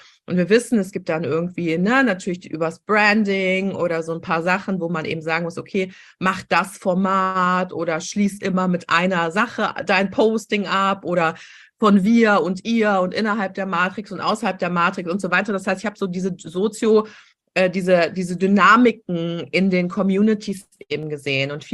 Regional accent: Rhineland, Germany; Aus dem Rheinland. Also ich habe im Ruhrpott studiert, aber ich komme aus dem Rheinland, ja.

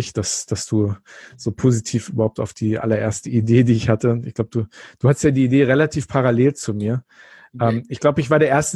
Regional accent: Hanover, Lower Saxony, Germany; ich bin ja im Norden Hannovers groß geworden.

